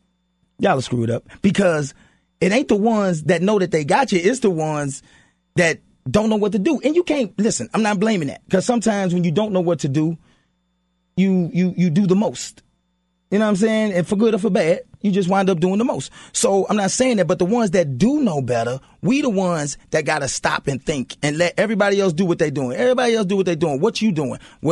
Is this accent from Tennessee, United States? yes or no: no; St. Louis, Missouri, United States; Bro, I am not a celebrity. I am from St. Louis. I'm home.